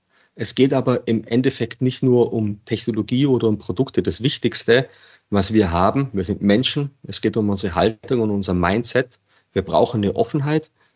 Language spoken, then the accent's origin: German; Regensburg, Bavaria, Germany; Ich komme aus Regensburg und ich habe mich riesig gefreut